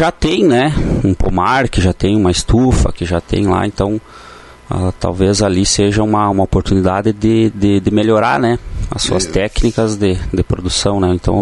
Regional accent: Tupanci do Sul, Rio Grande do Sul, Brazil; Eu venho de Tupanci do Sul.

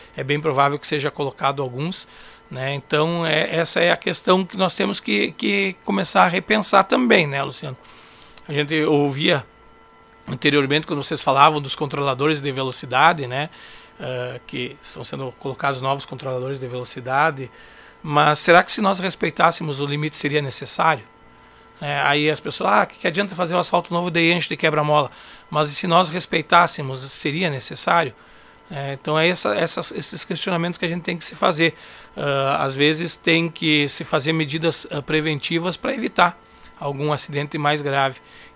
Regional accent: Lagoa Vermelha, Rio Grande do Sul, Brazil; born there; Eu nasci em Lagoa Vermelha, tenho 52 anos, vou fazer 53 daqui uns dias. Eu nasci em Lagoa Vermelha, mas minha família veio para Lagoa Vermelha

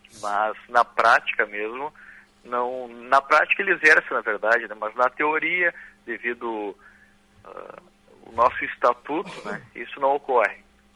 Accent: Novo Hamburgo, Rio Grande do Sul, Brazil; Eu sou do Vale dos Sinos, eu sou de Novo Hamburgo

